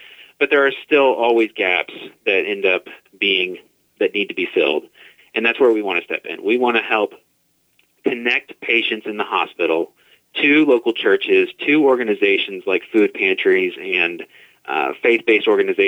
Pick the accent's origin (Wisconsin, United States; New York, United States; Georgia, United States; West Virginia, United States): West Virginia, United States; Huntington; So I was born and raised here in Huntington, West Virginia. Been here my whole life. Love this town, love this city, love these people.